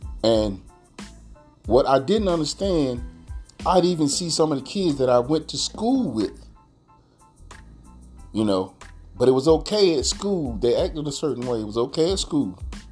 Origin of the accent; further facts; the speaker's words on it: Bethel, North Carolina, United States; Even growing up in Bethel, North Carolina, that's a little town in eastern North Carolina where I'm from, the little town was divided by railroad tracks.